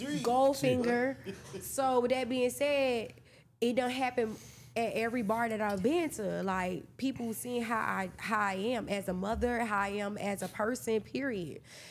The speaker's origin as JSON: {"language": "English", "town": "Hialeah", "region": "Florida", "country": "United States", "tie": "born or raised there", "said": "I was raised in Hialeah, but I grew up in inner city."}